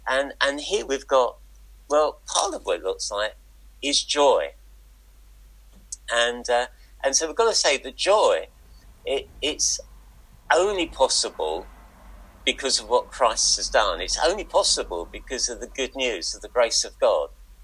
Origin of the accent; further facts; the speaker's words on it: London, United Kingdom; I grew up in North London, home of a very important and good football team, and I was a post-war child